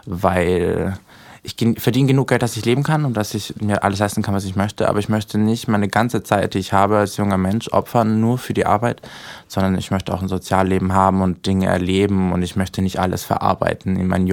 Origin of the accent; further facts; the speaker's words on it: Austria; now in Berlin, Germany; ich komme ja eigentlich aus Österreich